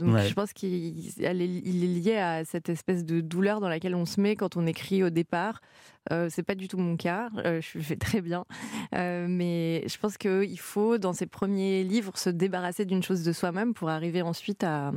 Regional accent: France; now in United States

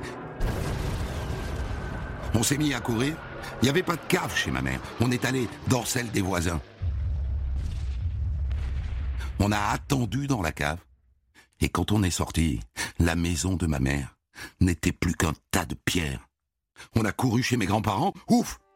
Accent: Amiens, Hauts-de-France, France; je ne suis pas né à Montmartre, je suis Picard. C'est pour ça qu'il y a des flamiches en entrée dans mes menus. Je suis né à deux pas de la gare d'Amiens, dans une maison en briques rouges, avec un petit jardin derrière. La maison de mes grands-parents.

